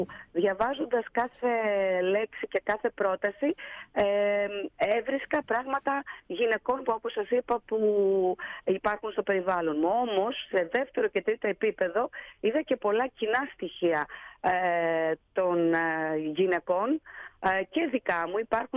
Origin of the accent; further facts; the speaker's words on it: Karditsa, Thessaly, Greece; also born or lived in Trelleborg, Sweden; Γεννήθηκα και μεγάλωσα στο Τρέλεμπορκ της Σουηδίας. Η μητέρα μου ήταν και εκείνη μετανάστρια, η νονά μου το ίδιο. Μεγάλωσα στην Καρδίτσα με τη γιαγιά μου, με τους γονείς μου να μην είναι δίπλα.